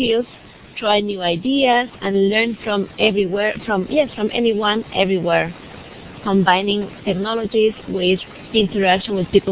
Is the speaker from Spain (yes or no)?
yes; Spain; accent: Spanish; English is a second language; and I hope my Spanish accent is not that bothering.